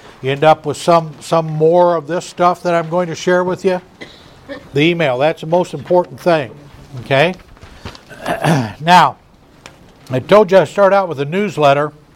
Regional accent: Louisville, Kentucky, United States; I'm from Louisville, Kentucky.

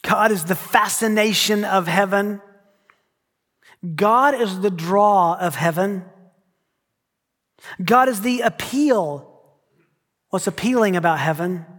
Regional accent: United States; I love my country. I'm glad I'm an American.

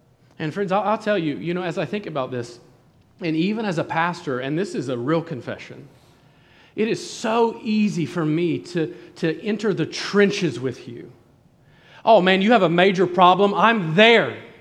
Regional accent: the North, United States; But I am from the North, and in the North, fall is already coming.

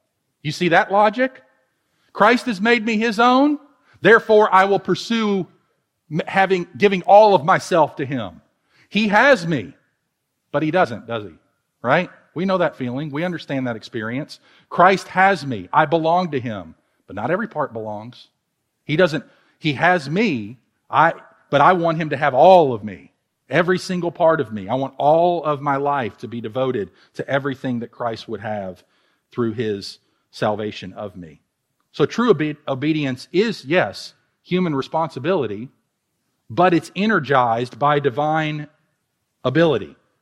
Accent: Louisville, Kentucky, United States; I'm from Louisville. I can't help it.

